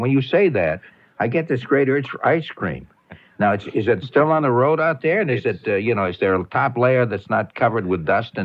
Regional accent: Everett, United States; Now, when I was growing up in Everett, B.B. Cohen, who lived next door, a sickly-looking person, lived right across the way.

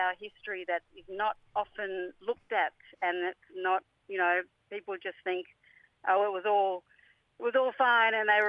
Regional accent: Geraldton, Western Australia, Australia; I'm descended from the Bunwarang Bunurong mob. That's all coastal Melbourne area. Yes. But I grew up on absolutely gorgeous Yamatji country, Geraldton

